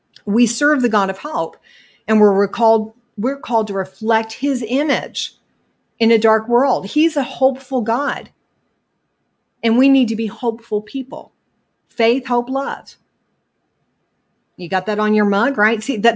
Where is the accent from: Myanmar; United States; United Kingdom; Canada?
United States; New York; I was raised in New York, very cynical, skeptical, critical, sarcastic.